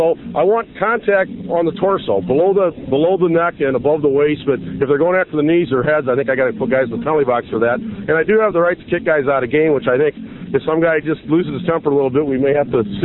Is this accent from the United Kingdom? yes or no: no; Mount Carroll, Illinois, United States; You know, I'm born and raised in Mount Carroll.